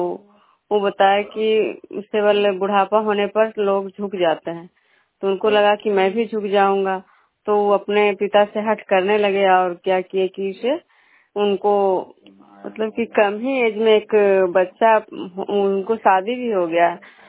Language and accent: Hindi; Vishnupur, Bihar, India; मैं बिष्णुपुर ग्राम खजरो पंचायत नालंदा जिला नगर नवसा प्रखंड के निवासी हूँ।